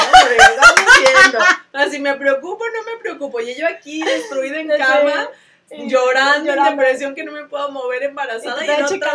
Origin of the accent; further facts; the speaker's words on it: Mexico; No, no son tan agraciadas como las mexicanas. Nosotros somos muy simpaticonas